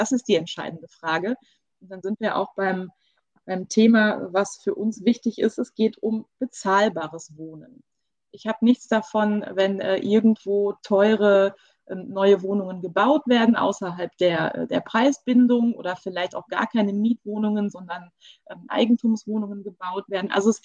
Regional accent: Duisburg, North Rhine-Westphalia, Germany; im Unterschied zu meiner Heimatstadt Duisburg

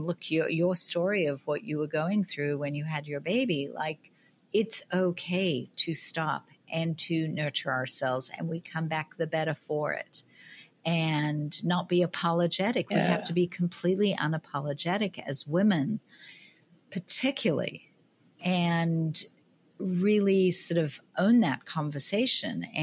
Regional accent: Australia; now in United States; And I find, like, I'm Australian, and I find that Australians always prioritize, you know, long lunches, don't take work home.

